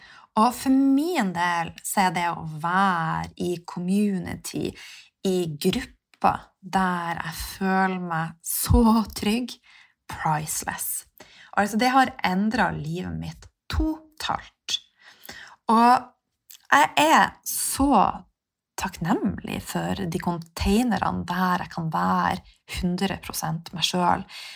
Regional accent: Mexico; Norwegian is a second language; moved away; Men også når jeg kom fra Mexico

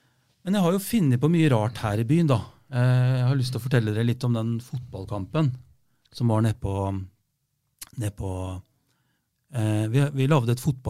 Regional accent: Rjukan, Telemark, Norway; det var at jeg er jo fra Rjukan, men det var ingen som visste at jeg var fra Rjukan

